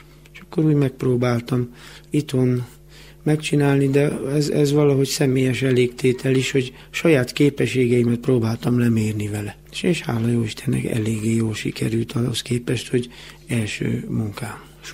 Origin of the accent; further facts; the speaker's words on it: Hódmezővásárhely, Csongrád-Csanád, Hungary; itt nőttem fel vásárhelyen, és vásárhelyen is szeretnék megöregedni.